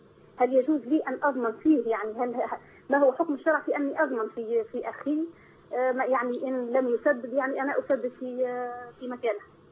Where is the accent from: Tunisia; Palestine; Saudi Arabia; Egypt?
Tunisia; عندنا في تونس